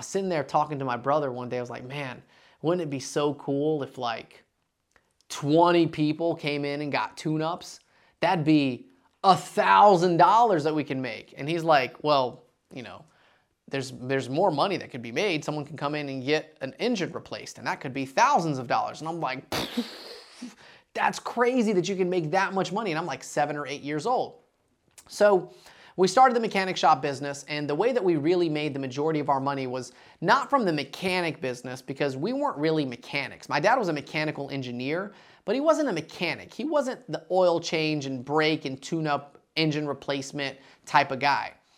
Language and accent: English; Dalton, Georgia, United States; I grew up in Dalton, Georgia, and the first car that I ever had was a 1960 Buick Invicta.